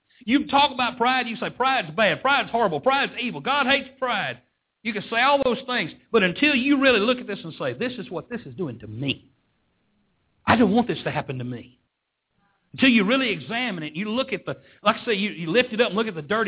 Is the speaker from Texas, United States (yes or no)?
yes; Texas, United States; we're from Texas, you know. We're different than everybody else in the world because we're from Texas. I'm thankful I live in Texas.